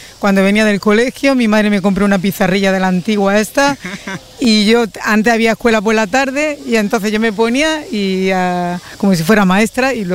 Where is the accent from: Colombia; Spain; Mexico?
Spain; Granada, Andalusia; now in Valladolid, Spain; Digo, no, yo soy de Granada. Y pues nada, contamos eso de cómo yo me voy allí a Valladolid con el buen clima que hay aquí en Granada